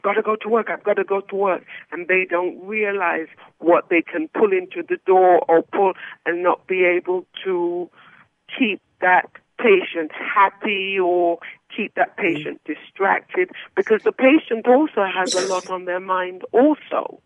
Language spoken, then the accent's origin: English; England, United Kingdom; I'm from England. I was born in England, and my parents are from Jamaica.